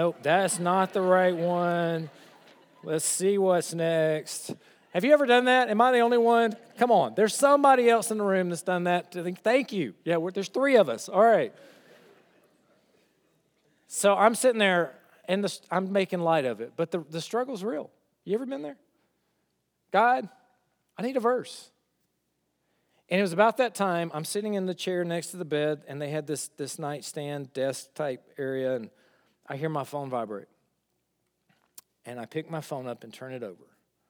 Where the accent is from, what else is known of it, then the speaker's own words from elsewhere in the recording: Honea Path, South Carolina, United States; I grew up in South Carolina. I grew up in Honeypath, South Carolina. You may have never heard of it. It's right next to Possum Kingdom.